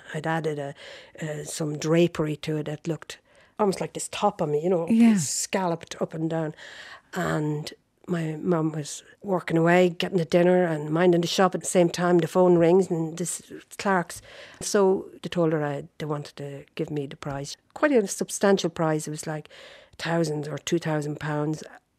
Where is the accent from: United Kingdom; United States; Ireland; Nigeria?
Ireland; Portlaoise, County Laois; my life changed my name. And I was born in the Dublin Road, opposite the prison. We had a shop. Went to school there.